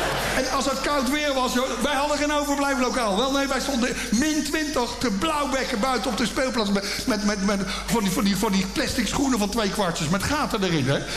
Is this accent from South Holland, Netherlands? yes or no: yes; The Hague, South Holland, Netherlands; want het was bij ons in Schilderswijk precies hetzelfde.